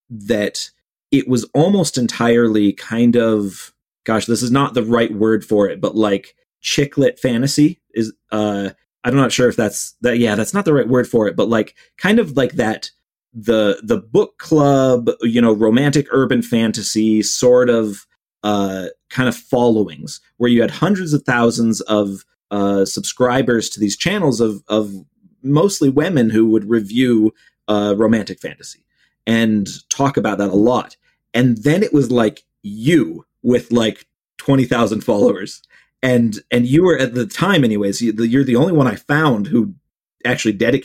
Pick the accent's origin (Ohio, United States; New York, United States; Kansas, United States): Ohio, United States; Cleveland; moved away as an adult; Oh, okay. Cause I'm from Cleveland and I moved away, middle of 2016.